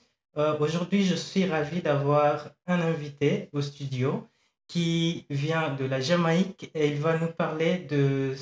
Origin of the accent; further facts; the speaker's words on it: Kenya; Je pense que c'est pareil pour moi, étant que je viens du Kenya.